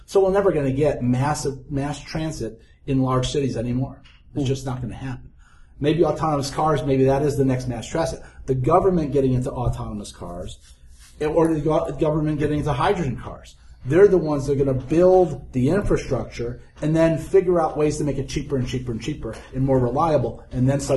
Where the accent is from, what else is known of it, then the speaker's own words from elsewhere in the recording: Chicago, Illinois, United States; you know, I grew up in Chicago